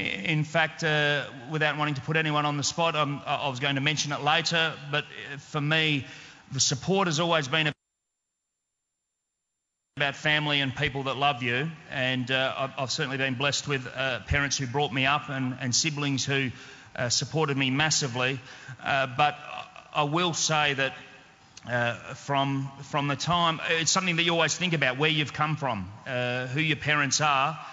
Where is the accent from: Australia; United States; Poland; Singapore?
Australia; Western Australia; also born or lived in Korea; I was born in Korea and through circumstances found myself in the southwest of Western Australia and grew up in a big family.